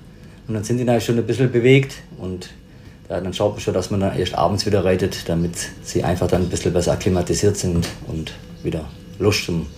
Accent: Leutkirch, Baden-Württemberg, Germany; Ich bin bei uns in Leutkirch aufgewachsen

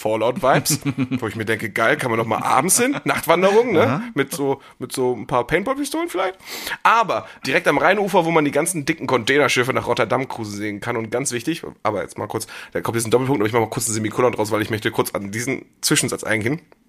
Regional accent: Schleswig-Holstein, Germany; Ich komme aus Schleswig-Holstein.

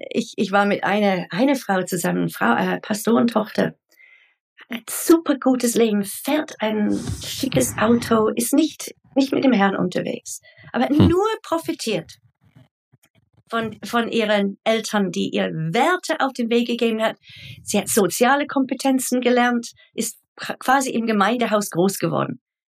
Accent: Nigeria; Also ich bin in Nigeria groß geworden, wir hatten einen Krieg, ich war 7, habe Leichen gesehen.

